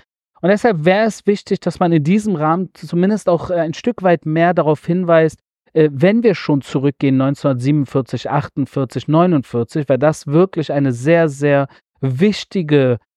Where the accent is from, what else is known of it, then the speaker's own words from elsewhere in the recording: Göttingen, Lower Saxony, Germany; born there; weil Göttingen mein Geburtsort ist. Ich bin in Göttingen zur Welt gekommen